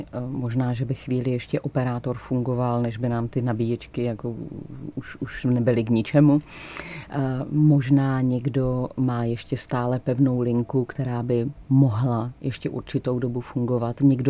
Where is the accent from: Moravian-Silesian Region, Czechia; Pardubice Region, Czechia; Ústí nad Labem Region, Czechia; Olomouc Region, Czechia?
Moravian-Silesian Region, Czechia; Ostrava; now in Prague, Czechia; já jsem tedy z Ostravy, a šli jsme navštívit pěšky mé rodiče.